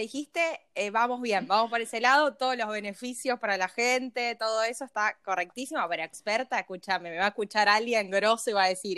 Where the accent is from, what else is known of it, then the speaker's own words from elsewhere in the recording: Lomas de Zamora, Buenos Aires Province, Argentina; Soy de Lomas de Zamora, con Urba, ahí, y tengo 25 años.